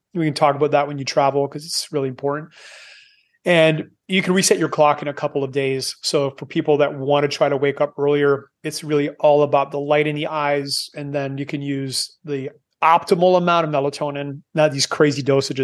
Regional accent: Canada; moved away; and I am Canadian, I moved away 19 years ago because I don't like cold.

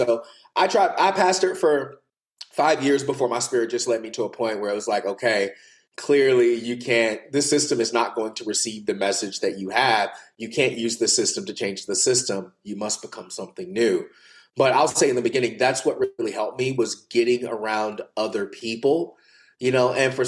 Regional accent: Bible Belt, United States; as I said, I grew up in the Bible Belt.

